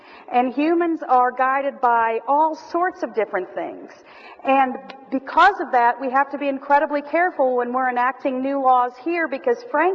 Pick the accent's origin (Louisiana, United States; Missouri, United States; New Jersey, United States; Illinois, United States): Missouri, United States; Branson; I'm actually from Branson, and my whole family still lives there